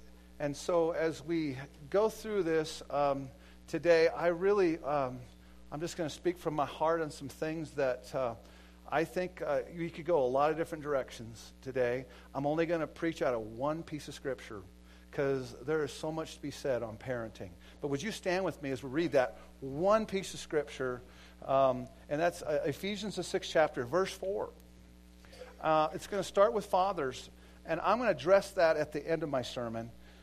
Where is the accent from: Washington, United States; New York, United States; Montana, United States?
Montana, United States; Fairfield; They're from Montana, my hometown out by Fairfield, Montana.